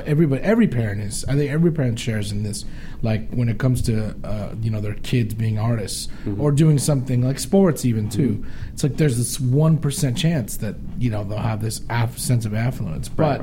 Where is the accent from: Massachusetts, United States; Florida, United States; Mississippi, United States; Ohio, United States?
Ohio, United States; I'm from here.